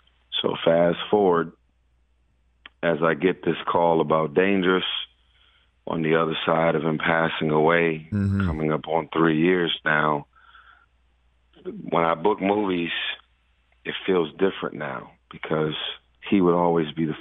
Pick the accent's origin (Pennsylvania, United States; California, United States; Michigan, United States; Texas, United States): California, United States; Los Angeles; But my truth is, I'm from South Central L.A., And when you in the hood, they always talk a lot of mess about people who go Hollywood.